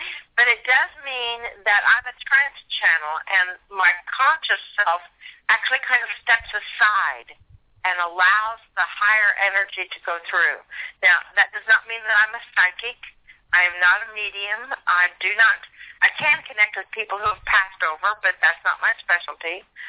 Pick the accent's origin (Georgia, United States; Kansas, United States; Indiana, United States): Kansas, United States; now in Springfield, United States; Well, I am from Springfield, Missouri. I really am originally from Kansas, but I'm living in Springfield, Missouri, and have for the last, since 1984, so I consider myself from Springfield.